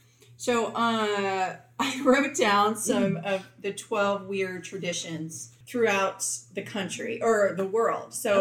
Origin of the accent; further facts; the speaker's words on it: Virginia Beach, Virginia, United States; now in US South; But I don't think that we were raised in Virginia Beach as southerners.